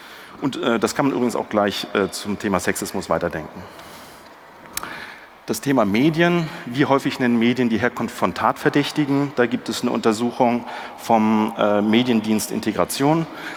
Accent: Berlin, Germany; Ich als Berliner kam in ägyptischen Museum

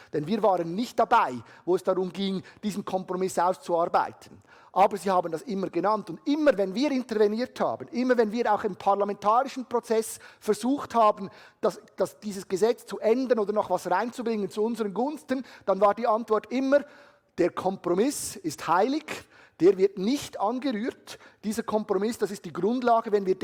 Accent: Switzerland; Wir mussten oft wehrweisen, wie wir bei uns in der Schweiz so schön sagen

